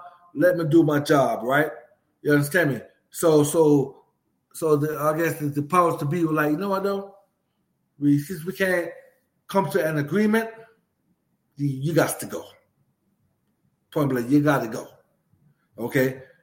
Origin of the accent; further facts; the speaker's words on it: Maryland, United States; Now, I grew up, like I said, I grew up in Maryland, 15, 20 minutes away from D.C., right?